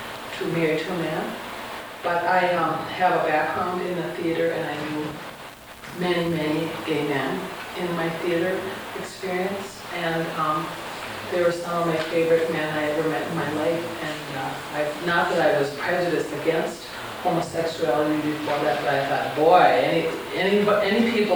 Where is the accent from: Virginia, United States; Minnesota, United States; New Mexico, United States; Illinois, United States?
Minnesota, United States; now in Seattle, United States; I live in Seattle now, but I'm from Minnesota originally. That's why I talk this way.